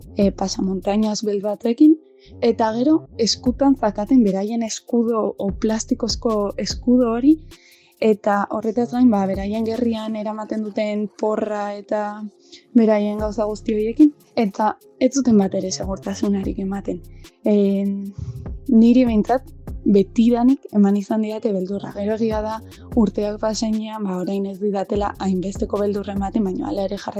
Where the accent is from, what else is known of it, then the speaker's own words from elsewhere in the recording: Hondarribia, Basque Country, Spain; Bai, ni Hondarribikoa naiz